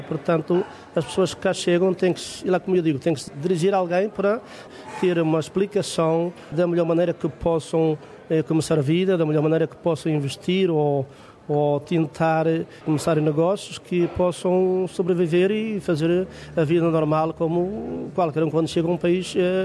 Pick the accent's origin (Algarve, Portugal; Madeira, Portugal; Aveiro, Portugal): Madeira, Portugal; Machico; Sou da Madeira, Machico, da Madeira.